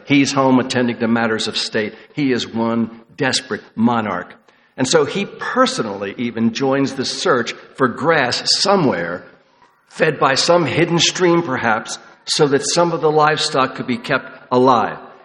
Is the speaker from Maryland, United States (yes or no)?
yes; Baltimore, Maryland, United States; One that comes to my mind readily is from about a mile away from the neighborhood I grew up in Baltimore, Maryland